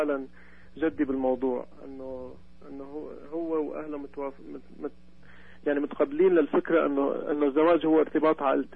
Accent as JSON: {"language": "Arabic", "country": "Syria", "also_born_or_lived": "Spain / United Arab Emirates", "lives_now": "Canada", "said": "أنا الأصل من سوريا."}